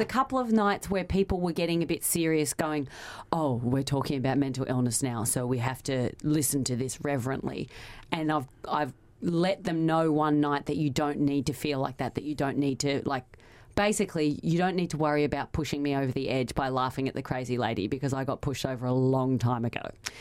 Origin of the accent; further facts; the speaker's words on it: Australia; now in London, United Kingdom; I'm from Australia, but I live in London now.